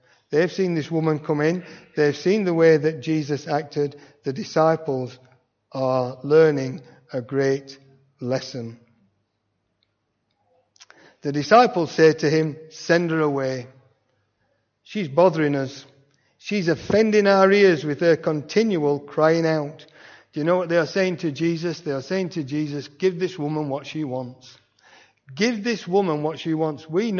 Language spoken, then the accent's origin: English; England, United Kingdom; we're English, aren't we? We're British.